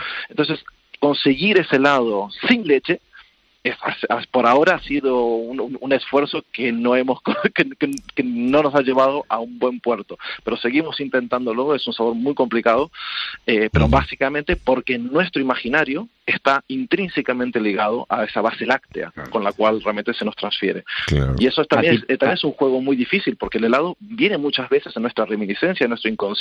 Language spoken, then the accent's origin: Spanish; Argentina; Yo soy argentino.